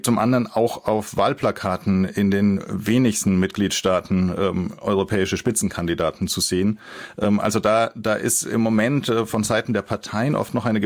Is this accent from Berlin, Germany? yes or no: yes; Berlin, Germany; ich bin ja schon froh, dass ich als Berliner im Luxemburger Radio zu hören bin.